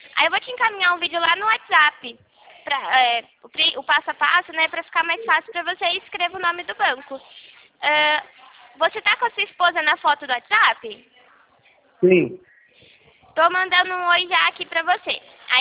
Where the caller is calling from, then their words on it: Rio Claro, São Paulo, Brazil; Eu falo de Rio Claro, São Paulo.